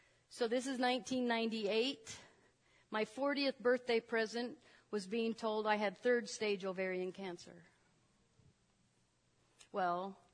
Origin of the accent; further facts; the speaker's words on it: Idaho, United States; Well, I grew up in Idaho. We did lots of fishing, and, you know, my dad had a boat, and there's an anchor in the boat.